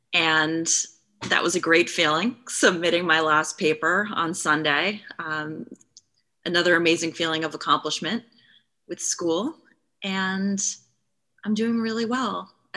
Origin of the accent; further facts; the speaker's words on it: New York, United States; I come from New York. And I live in New York